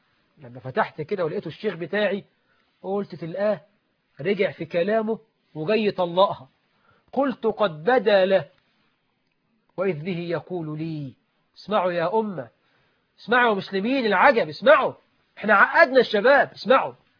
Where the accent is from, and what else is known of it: Egypt